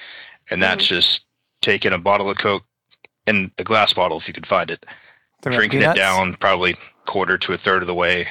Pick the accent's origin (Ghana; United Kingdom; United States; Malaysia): United States; Georgia; I had that growing up in Georgia all the time, but folks where I live now think it's weird as hell.